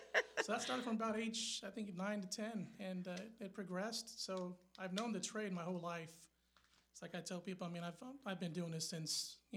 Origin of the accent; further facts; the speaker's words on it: Oakland, California, United States; also born or lived in Vallejo; I was born in Oakland, 1979, to be exact.